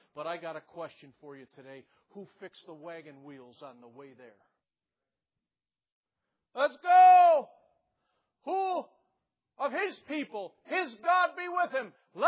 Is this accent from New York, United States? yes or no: no; Mississippi, United States; And I came from South Mississippi, Dad.